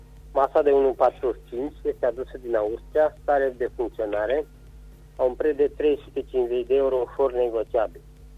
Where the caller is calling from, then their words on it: Caransebeș, Caraș-Severin, Romania; de la Cransebeș.